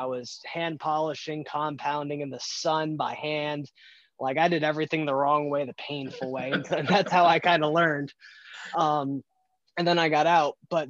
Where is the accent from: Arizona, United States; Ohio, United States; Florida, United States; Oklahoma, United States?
Florida, United States; Stuart; also born or lived in Northwest Indiana; I'm in Stuart, Florida. We recently were in Northwest Indiana, but have moved back to my hometown of Stuart.